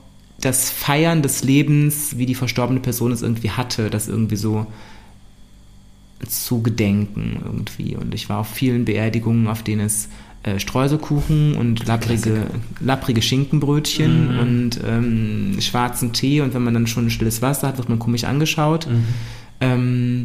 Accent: Eifel, Germany; Bei uns in der Eifel auch so, dass immer ein Kasten Bier kalt.

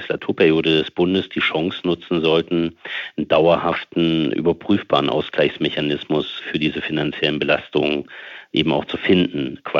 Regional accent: Thuringia, Germany; Für mein Heimatland Thüringen

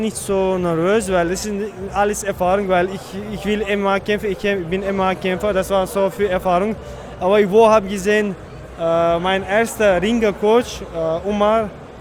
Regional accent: Czechia; German is a second language; ich komme aus Tschechien, er wird schon fix wissen, ich ringe.

